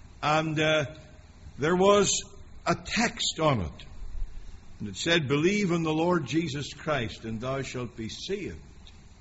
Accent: Northern Ireland, United Kingdom; We come from Northern Ireland.

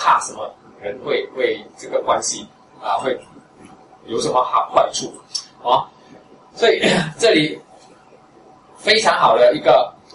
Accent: Singapore; 你知道我们是新加坡人

